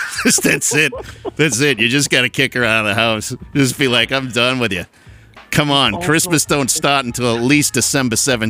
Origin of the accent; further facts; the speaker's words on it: Tewksbury, Massachusetts, United States; A new restaurant opened up in Tewksbury, Mass., my hometown.